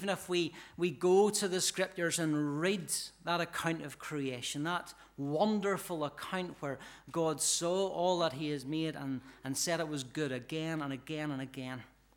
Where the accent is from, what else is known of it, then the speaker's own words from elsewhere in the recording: Ballymena, Northern Ireland, United Kingdom; accent: broad; hopefully my accent's not as pronounced as it was. It used to be quite broad, being from just outside Ballymena, and there was a lady after church that day asked me what part of Scotland I was from.